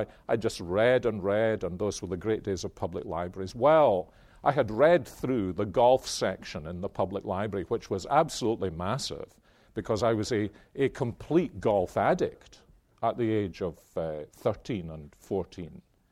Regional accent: Scotland, United Kingdom; Now, that's one of the privileges of being Scottish.

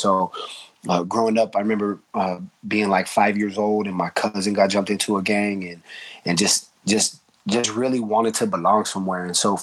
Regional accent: Los Angeles, California, United States; I grew up here in Los Angeles. I was born and raised in this city.

